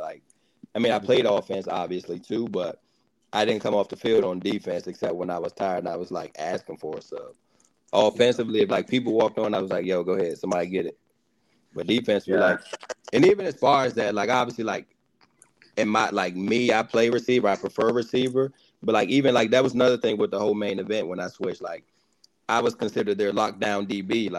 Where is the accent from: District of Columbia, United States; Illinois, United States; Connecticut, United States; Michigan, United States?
District of Columbia, United States; Washington; I'm actually from D.C. Like, I mean, I just let people say, okay. But, like, I'm actually from D.C., like, and I always tell people, I ain't talking about Hollywood. I ain't from by the White House.